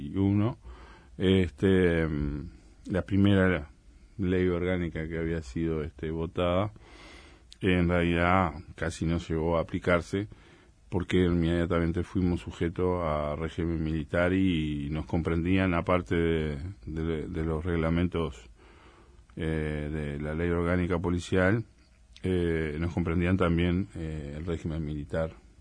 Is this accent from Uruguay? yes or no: yes; Trinidad, Flores, Uruguay; also born or lived in Soriano; Nací en Soriano, viví, en realidad me ubican más mis orígenes con Flores, con Trinidad. Porque mi familia, siendo yo pequeño, ya se trasladó a residir ahí.